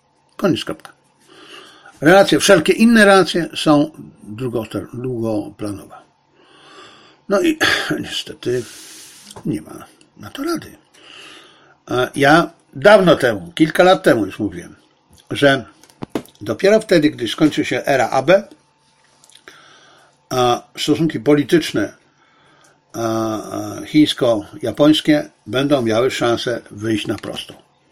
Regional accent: China; Polish is a second language; No a ja w końcu jestem Chińczykiem, więc nic dziwnego.

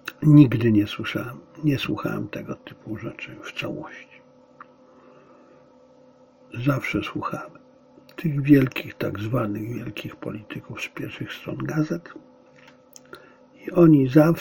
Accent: China; Polish is a second language; now in Poland; Chińczycy uważają, że jestem gównem, a Polacy też. Bo jestem Chińczykiem.

